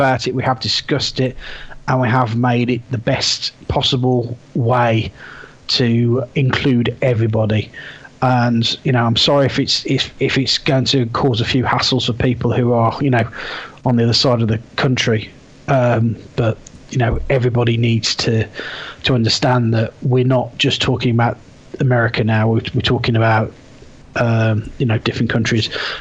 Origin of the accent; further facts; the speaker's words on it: United Kingdom; but then again, I'm from Britain where it rains a lot too